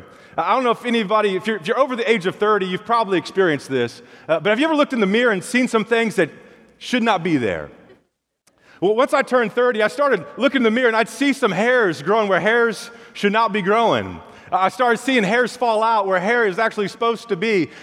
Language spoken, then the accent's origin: English; San Jose, California, United States; One, I'm from San Jose, California